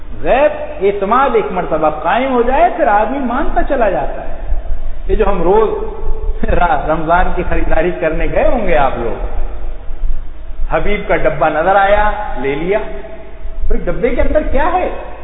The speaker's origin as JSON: {"language": "Urdu", "country": "Pakistan", "tie": "born there", "said": "میں تو پاکستان میں پیدا ہوا"}